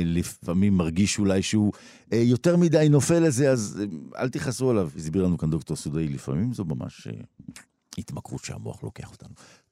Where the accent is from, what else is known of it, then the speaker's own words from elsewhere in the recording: Haifa, Haifa District, Israel; אני גדלתי באזור בחיפה, ושם לקחו אותנו למערות האדם הקדמון שם בהר הכרמל.